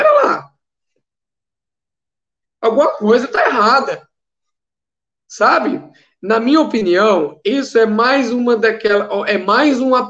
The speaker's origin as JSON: {"language": "Portuguese", "town": "Mutum", "region": "Minas Gerais", "country": "Brazil", "said": "Ela é mineira como eu, de Belo Horizonte, e eu sou de Mutum, né?"}